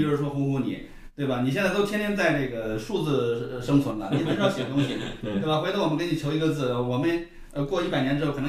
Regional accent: China; 我觉得好像我们中国人对这个。这个概念比较宽泛一点

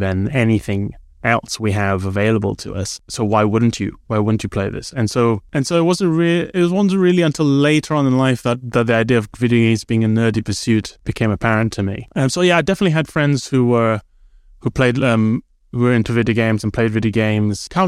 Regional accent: Sabah, Malaysia; where I grew up not just in Malaysia, but in East Malaysia, North Borneo, you know, so it was very remote. There was not very much going on at all.

